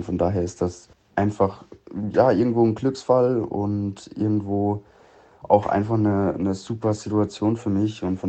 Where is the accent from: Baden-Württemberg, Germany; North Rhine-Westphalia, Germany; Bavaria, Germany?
Bavaria, Germany; ich komm von hier, aus der Gegend. Also ich bin aufgewachsen 20 Minuten weg von Coburg